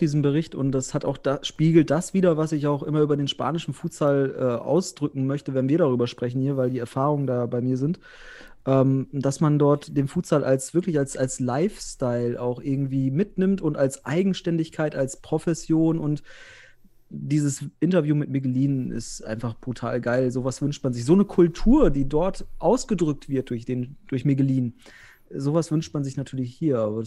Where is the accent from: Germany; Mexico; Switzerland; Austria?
Germany; North Rhine-Westphalia; now in Osnabrück, Germany; Nee, ich komme aus Westfalen. Ja, nee, ich wohne ja im nördlichsten Zipfel Westfalens, im früheren nördlichsten Zipfel in Osnabrück und bin aber beruflich in Bielefeld tätig